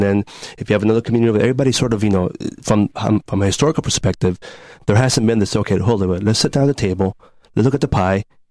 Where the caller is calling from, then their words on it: East Palo Alto, California, United States; I'm speaking from East Palo Alto